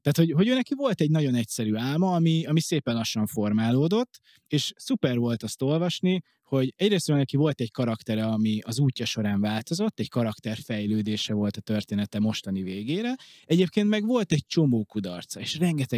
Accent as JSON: {"language": "Hungarian", "country": "Hungary", "said": "néha én úgy rakom le a forst, hogy frankon büszke vagyok arra, hogy magyar vagyok"}